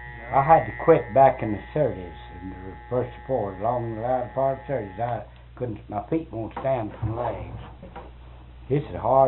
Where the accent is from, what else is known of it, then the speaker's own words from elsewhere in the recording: Nauvoo, Alabama, United States; He was from Stevenson, Alabama, and I was from Nauvoo, Alabama.